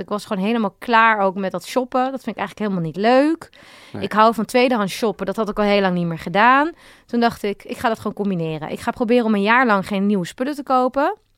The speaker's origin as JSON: {"language": "Dutch", "country": "Netherlands", "said": "Dus gewoon echt best wel een hele gemiddelde Nederlander."}